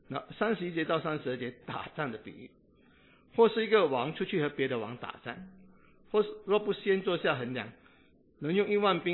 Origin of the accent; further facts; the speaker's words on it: Singapore; 我新加坡人说花还是头